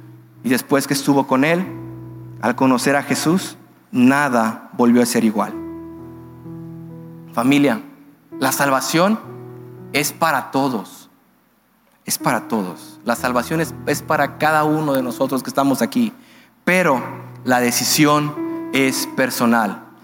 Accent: Michoacán, Mexico; moved away as an adult; now in Querétaro, Mexico; Fue lo que dije cuando salí de Michoacán. Un nuevo comienzo, una nueva ciudad, nadie me conoce.

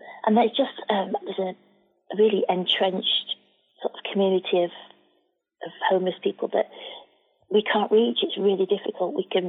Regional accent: Manchester, North West England, United Kingdom; I'm a Mancunian. I've been born and bred in Manchester. You can probably tell by the accent.

